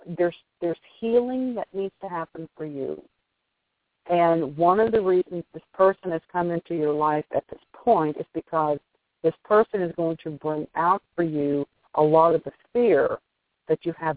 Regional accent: Midwest, United States; accent: Midwest; My Midwest accent is just so boring.

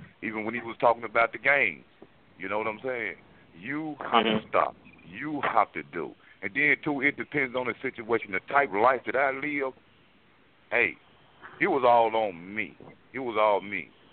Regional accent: Memphis, Tennessee, United States; look, man, hey, I'm from Memphis. You know what I'm saying? I don't gang bang like that.

